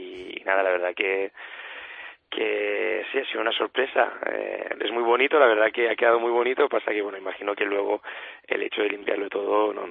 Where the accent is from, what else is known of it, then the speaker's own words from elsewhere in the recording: Valencian Community, Spain; Los dos somos de la Comunidad Valenciana.